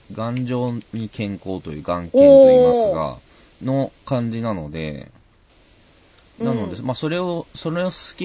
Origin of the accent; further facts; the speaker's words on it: Yokohama, Kanagawa, Japan; まあ、私は神奈川県横浜市出身なんですけど